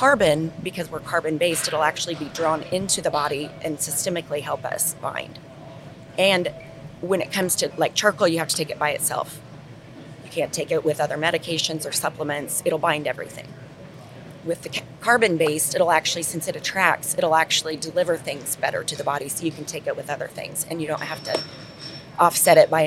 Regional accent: Dodge City, Kansas, United States; So I'm from Dodge City, Kansas.

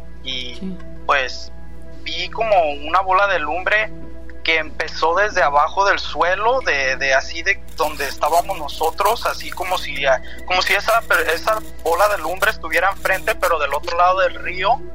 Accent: Tlaquepaque, Jalisco, Mexico; now in Los Angeles, United States; Pues ya llevo casi 30 años aquí viviendo en California, en Los Ángeles. Pero pues soy de Guadalajara, de Tlaquepaque.

